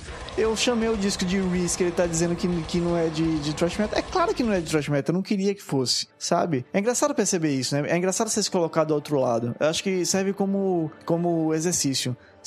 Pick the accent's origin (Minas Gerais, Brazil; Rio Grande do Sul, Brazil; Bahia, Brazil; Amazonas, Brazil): Bahia, Brazil; Eu sou baiano, né?